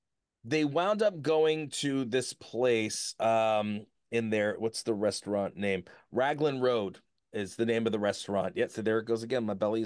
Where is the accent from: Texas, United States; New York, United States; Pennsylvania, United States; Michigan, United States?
New York, United States; Long Island; But, I'm from New York. I'm Long Island.